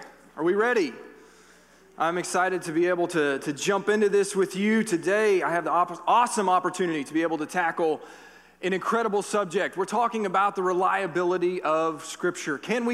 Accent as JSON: {"language": "English", "region": "the South", "country": "United States", "moved": "as an adult", "lives_now": "Alaska, United States", "said": "I came from the South, so I'm not a native to Alaska. My family and I moved up here in 2002 because of my job with the Air Force."}